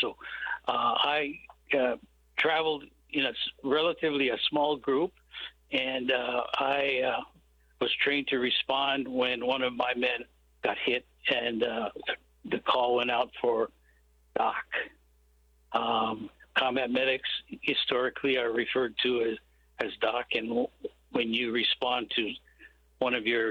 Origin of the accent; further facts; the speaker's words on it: Hawaii, United States; also born or lived in Washington; Growing up in Hawaii in the 60s, the decade of the 60s, I sort of lived kind of a sheltered life, if you will, although I had lived in Washington State for a number of years with my parents.